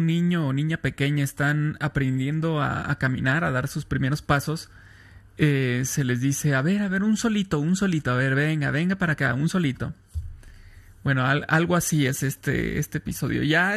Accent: Irapuato, Guanajuato, Mexico; ¿De dónde soy? Soy de Irapuato, Guanajuato, en el centro de México. Ese es de dónde soy.

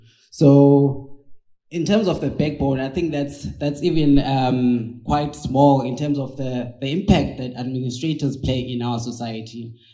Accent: Eastern Cape, South Africa; English is a second language; the person that's standing in front of you is from the Eastern Cape, born and bred in the Eastern Cape.

